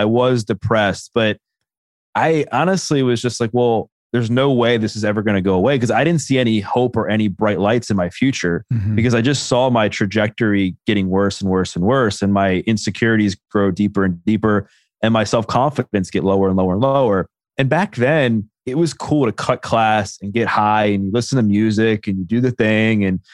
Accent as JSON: {"language": "English", "town": "Baltimore", "region": "Maryland", "country": "United States", "tie": "born or raised there", "said": "But, you know, I grew up in Baltimore. I still live within a few minutes of where I grew up."}